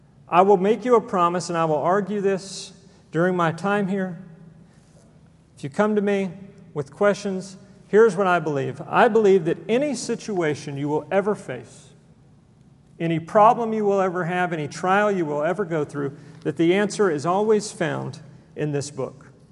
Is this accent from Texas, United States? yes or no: yes; Conroe, Texas, United States; I grew up in Conroe, Texas, which is north of Houston.